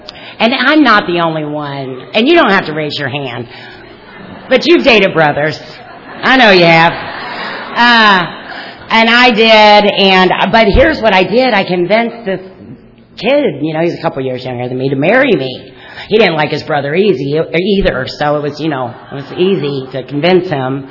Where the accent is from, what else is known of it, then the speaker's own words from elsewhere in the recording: Kentucky, United States; And that's not just because we're from Kentucky.